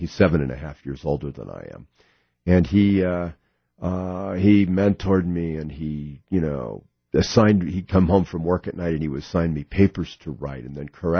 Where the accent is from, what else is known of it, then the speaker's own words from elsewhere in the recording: Washington, United States; very like the one I describe in This Boy's Life, where I grew up in Washington State.